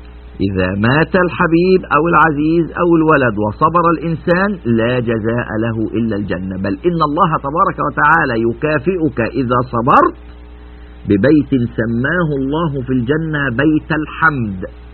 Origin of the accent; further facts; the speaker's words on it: Egypt; في عندنا في مصر في الأرياف مثل جميل جدا